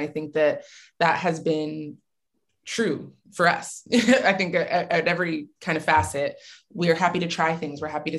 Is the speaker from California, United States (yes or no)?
yes; California, United States; I am originally from the Bay Area. I've been down here almost a decade now, maybe. And I love all things California.